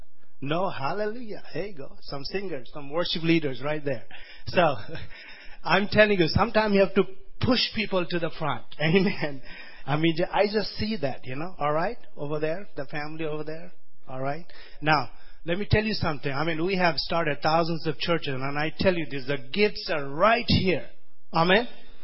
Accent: India; born there; I was born in India, I tell you, a long time ago. We have four brothers.

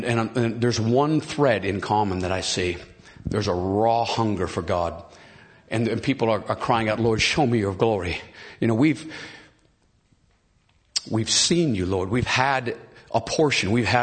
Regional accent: United States; And just being an American, that means a lot.

